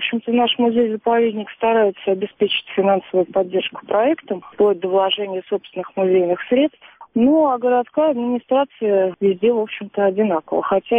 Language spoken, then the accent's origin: Russian; Moscow, Russia; now in Pereslavl-Zalessky, Russia; Друзья часто приезжают в Переславль, я часто приезжаю в Москву, но того сообщества московского, которое у меня было, его больше нет.